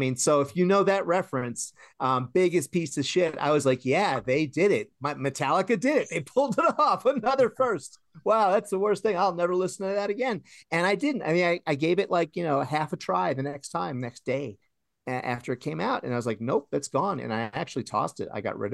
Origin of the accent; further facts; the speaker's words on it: New York, United States; Well, I'm from New York. So yeah, originally. So yeah, we're used to that, the old Otis elevators.